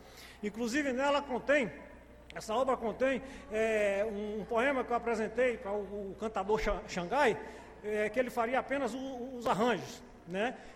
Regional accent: Itambé, Bahia, Brazil; now in Vitória da Conquista, Brazil; eu mesmo que vim da cidade de Itambé, né? Vizinho, já moro em Conquista há quase 50 anos, mas eu no início eu morava lá e estudava aqui e voltava.

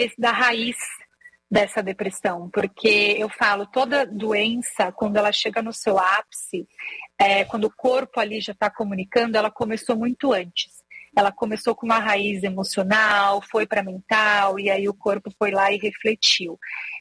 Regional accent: São Paulo, Brazil; Eu vim de São Paulo, eu sou paulistana.

